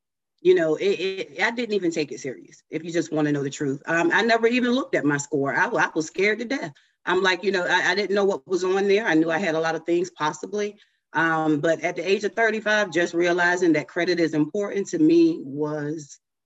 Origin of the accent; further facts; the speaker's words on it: Southampton, Virginia, United States; now in Covington, United States; everybody. My company is Thomas Unlimited Services. I am from Southampton, out in Virginia. I am out in Covington, Georgia now.